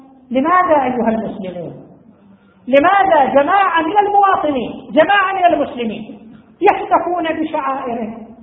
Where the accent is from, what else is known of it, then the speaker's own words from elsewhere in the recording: Saudi Arabia; عندنا في المملكة العربية السعودية وفي مناطق من الخليج